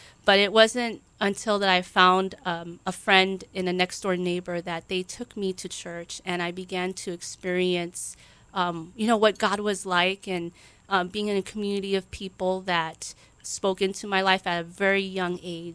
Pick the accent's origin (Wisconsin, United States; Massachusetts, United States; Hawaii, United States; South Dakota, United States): Hawaii, United States; I grew up here in Hawaii. I actually was born here. We moved to the mainland, and as a baby, as a child, I lived there for a bit, and then we came back here to Hawaii when I was just starting intermediate school.